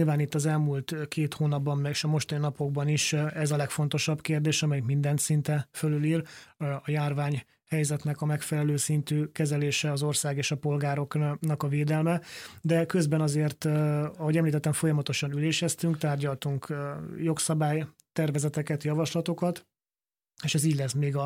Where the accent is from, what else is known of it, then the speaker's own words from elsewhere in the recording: Heves, Hungary; Én Heves megyei származású vagyok, Heves megyei országgyűlési képviselő vagyok